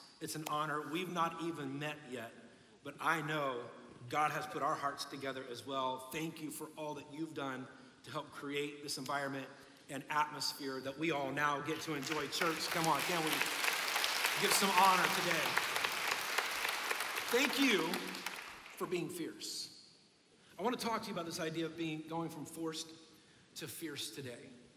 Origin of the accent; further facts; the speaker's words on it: Marion, Ohio, United States; in Marion, Ohio. It's about 40 minutes north of Columbus, Ohio. It's the town that I grew up in, my hometown.